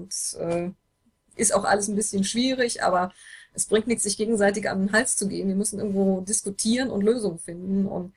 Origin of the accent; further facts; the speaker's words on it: North Rhine-Westphalia, Germany; Ja, ich bin ein richtiger Oberberger